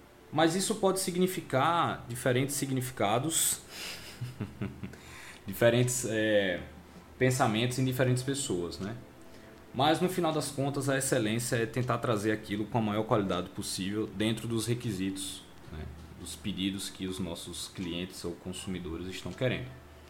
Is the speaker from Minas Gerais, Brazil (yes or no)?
no; Maceió, Alagoas, Brazil; sou natural de Maceió